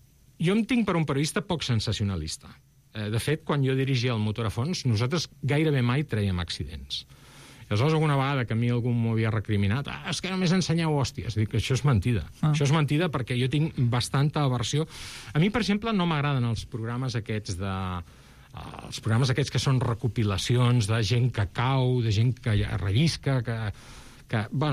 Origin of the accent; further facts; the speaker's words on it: Barcelona, Catalonia, Spain; born there; jo que vaig néixer a Montjuïc